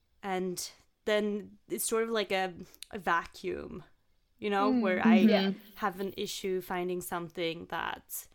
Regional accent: Sweden; or even as I'm from Sweden, and there is no content in Swedish about figure skating

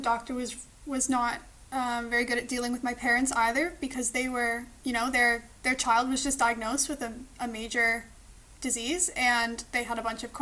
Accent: British Columbia, Canada; I am from Canada. I'm from British Columbia, but I'm currently living in Toronto, Ontario for university.

